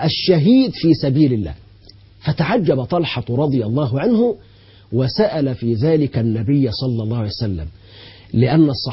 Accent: Egypt; اللي هو يسمى عندنا في مصر بالمأذون

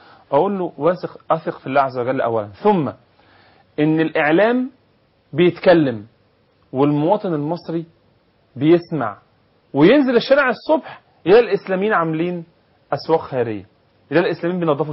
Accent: Qena, Qena Governorate, Egypt

